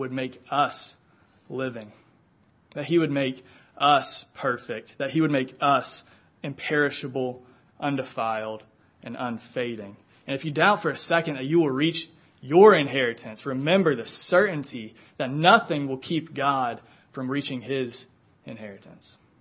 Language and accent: English; Georgia, United States; I'm from Georgia. I support all the pro Atlanta sports teams. Go Hawks.